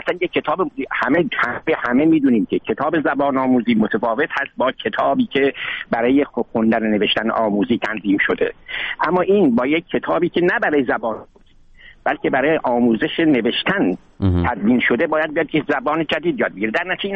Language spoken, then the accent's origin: Persian; Shiraz, Fars, Iran; من چون فارسم، من شیرازیم، عضو هیچ گروهی هم نیستم، بنابراین تجزیه طلب هم نیستم.